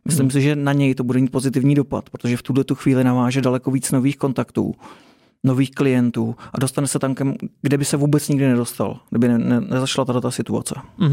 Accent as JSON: {"language": "Czech", "region": "Prague", "country": "Czechia", "said": "já jsem z Prahy, takže v Praze vlastně odešlo spousta lidí"}